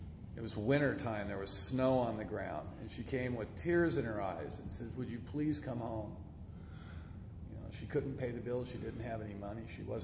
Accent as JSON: {"language": "English", "town": "Los Angeles", "region": "California", "country": "United States", "also_born_or_lived": "Oregon", "said": "I came back down from Oregon, back down to Los Angeles, where I'm from."}